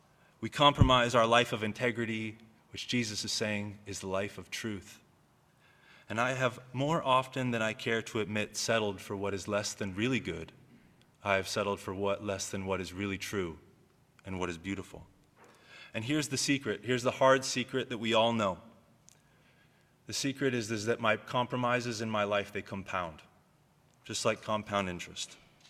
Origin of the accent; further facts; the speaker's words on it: United States; I shouldn't admit this, but I'm American.